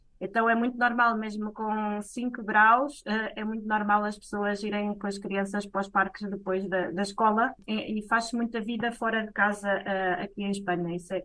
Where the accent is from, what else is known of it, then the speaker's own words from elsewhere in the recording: Northern Portugal, Portugal; now in Madrid, Spain; Eu sou, pronto, sou do norte de Portugal e noto muitas diferenças quando vou, mesmo a nível das pessoas, de como falam contigo e como se comportam